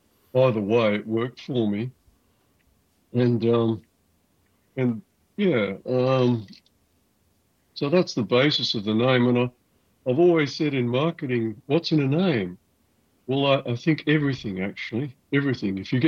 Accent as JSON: {"language": "English", "country": "Australia", "said": "I'm Australian, I'm proud of it, and I'll push Australian however hard that I can, wherever possible."}